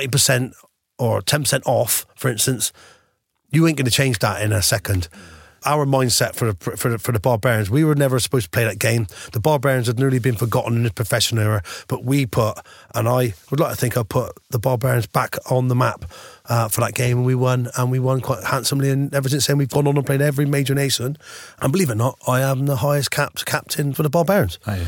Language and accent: English; England, United Kingdom; because I'm from England, obviously